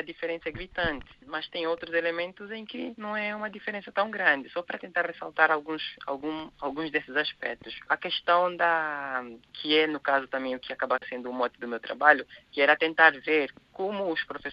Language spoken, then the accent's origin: Portuguese; Angola; now in Brazil; Eu sou angolano, apesar de morar no Brasil já há algum tempo, eu sou angolano.